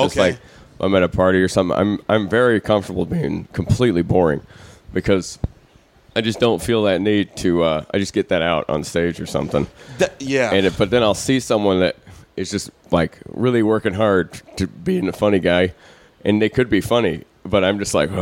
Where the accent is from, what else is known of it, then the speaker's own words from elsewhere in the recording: Atlanta, Georgia, United States; Yeah. Yeah, I'm from Atlanta.